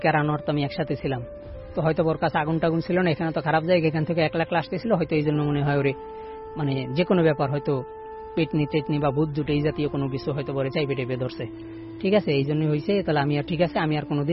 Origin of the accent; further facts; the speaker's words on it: Khulna, Khulna Division, Bangladesh; যেহেতু আমার বাড়ি খুলনা, যারা খুলনার বাসিন্দা বা খালিশপুরের বাসিন্দা তারা বাস্তহরা চিনবেন